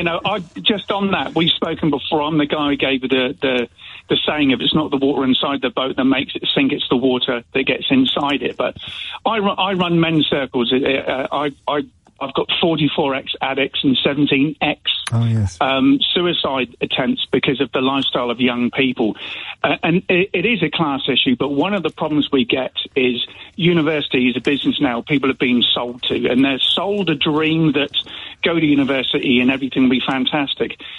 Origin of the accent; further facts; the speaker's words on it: South West England, United Kingdom; I'm from Cornwall.